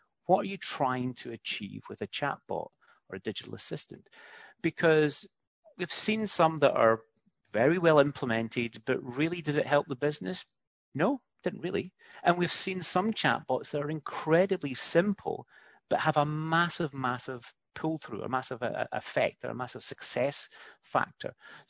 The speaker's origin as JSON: {"language": "English", "country": "United Kingdom", "said": "I wasn't sure if it's being a Brit that when I come to HQ"}